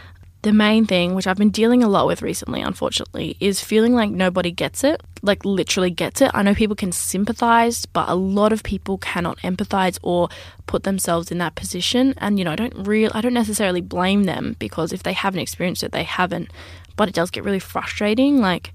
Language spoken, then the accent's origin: English; Broome, Western Australia, Australia; now in Perth, Australia; transitioning from a small town to a big city. People that don't know, when I was 17, I moved from Broome to Perth.